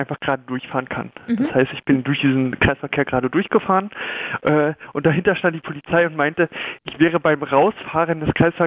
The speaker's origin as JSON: {"language": "German", "region": "Brandenburg", "country": "Germany", "also_born_or_lived": "Bavaria", "said": "hauptsächlich Brandenburg, wo ich herkomme, und dann habe ich aber auch 5 Jahre meines Lebens in Bayern verbracht."}